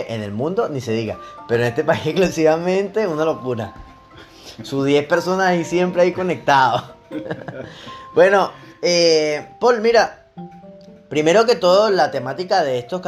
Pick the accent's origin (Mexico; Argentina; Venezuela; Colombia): Venezuela; Nueva Esparta; porque yo soy margariteño